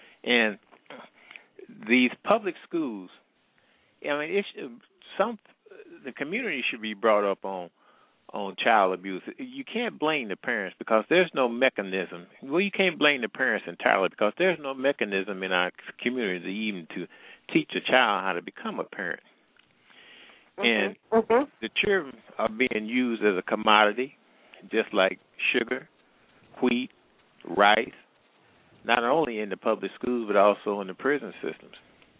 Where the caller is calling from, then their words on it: Midwest, United States; I said I'm calling here from the Midwest.